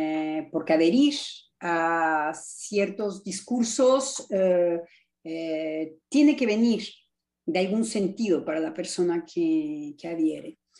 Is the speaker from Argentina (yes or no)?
no; Mexico City, Mexico; Entonces yo soy chilanga.